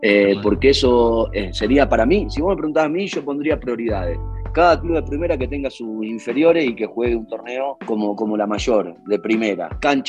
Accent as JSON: {"language": "Spanish", "country": "Argentina", "tie": "born or raised there", "said": "Yo arranqué en mi pueblo, que es lo más básico que hay allá en Argentina, ¿no?"}